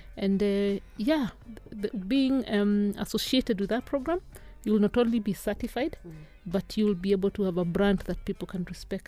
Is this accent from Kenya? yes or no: yes; Kenya; I'm a Kenyan.